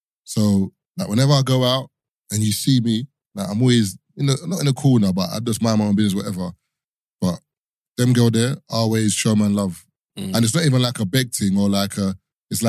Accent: United States; like, I'm American, you come to UK

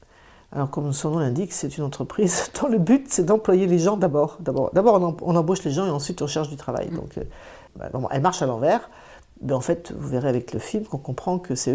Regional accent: Nouvelle-Aquitaine, France; Alors, je choisis Mauléon parce que je suis originaire des Deux-Sèvres.

